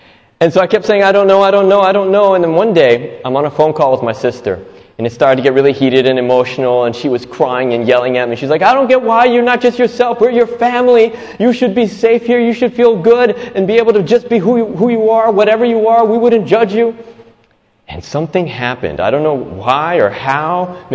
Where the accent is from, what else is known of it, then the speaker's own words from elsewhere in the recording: San Diego, California, United States; now in Bali, Indonesia; I've been here in Bali for about 15 years. Before that, I grew up in San Diego, California.